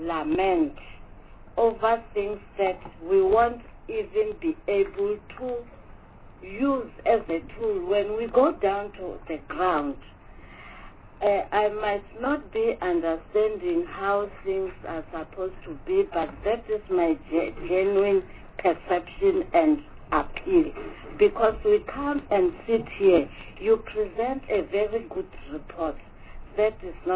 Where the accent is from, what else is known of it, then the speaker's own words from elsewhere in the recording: Limpopo, South Africa; For example, I'm from Limpopo.